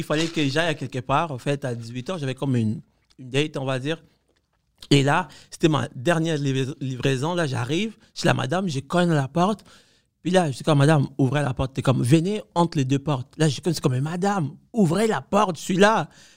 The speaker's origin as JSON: {"language": "French", "country": "Cuba", "tie": "born or raised there", "moved": "yes", "said": "parce que moi, j'ai grandi à Cuba."}